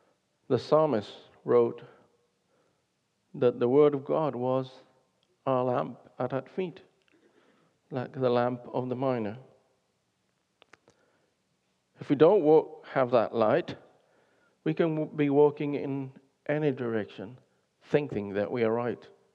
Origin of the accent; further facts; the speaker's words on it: Concepcion, Biobío, Chile; I went to visit a coal mine in Chile, near my hometown of Concepcion.